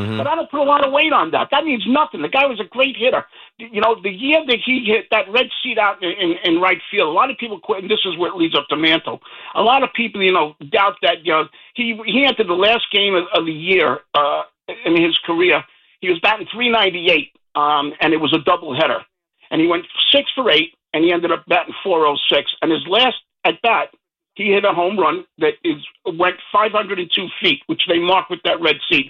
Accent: Bronx, New York, United States; because I grew up in the Bronx. All my friends were Yankee fans.

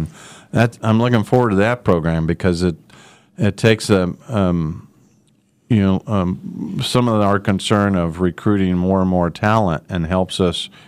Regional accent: Wichita, Kansas, United States; I grew up in Wichita and love this city.

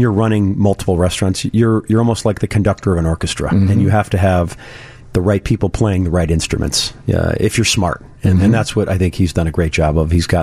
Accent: Orland Park, Illinois, United States; I grew up in Orland Park, so we didn't really...

